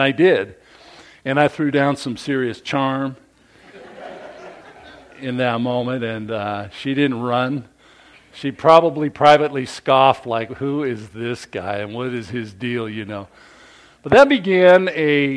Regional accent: Portland, Oregon, United States; now in Southern California, United States; She came all the way west from the East Coast in Maryland and Virginia area, and I came from Portland to Southern Cal.

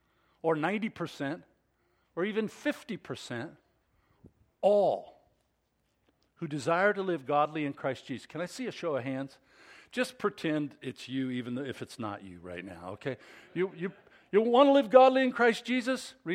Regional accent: United States; I'm American too, you got to understand.

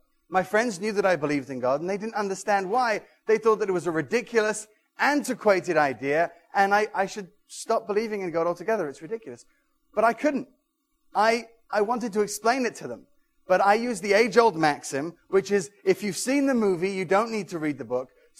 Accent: England, United Kingdom; also born or lived in Israel / France; now in San Francisco, United States; the son of a Scottish father, a Moroccan Jewish mother. I was born in Israel, I was raised in England and France, and now I live in San Francisco.

